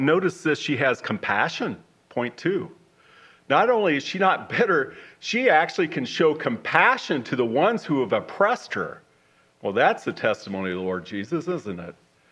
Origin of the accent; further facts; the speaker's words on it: Montana, United States; I'm from Western Montana, okay? There's 40,000 people in the whole county, right?